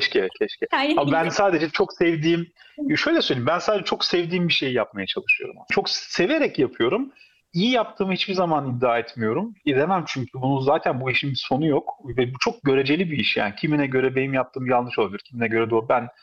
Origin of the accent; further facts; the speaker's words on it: Eskişehir, Turkey; Ben de 82'liyim. Nasıl söyleyeyim, ama az çok biliyoruz o Eskişehir'in eski halini. Ben orada doğdum, büyüdüm